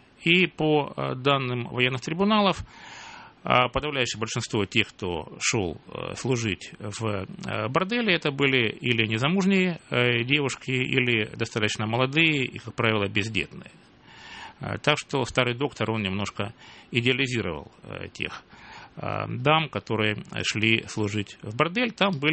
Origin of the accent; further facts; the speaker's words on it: Rostov-on-Don, Rostov Oblast, Russia; о моем родном городе Ростове.